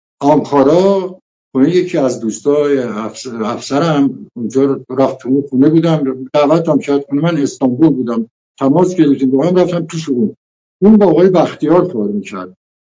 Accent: Azerbaijan, Iran; من آذربایجانی هستم، وطنم دوست دارم

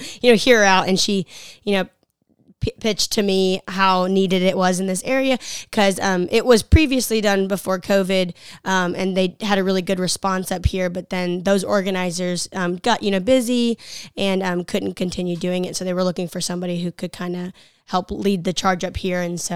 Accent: Texas, United States; when we moved up here, I didn't know very many people because I'm from Texas

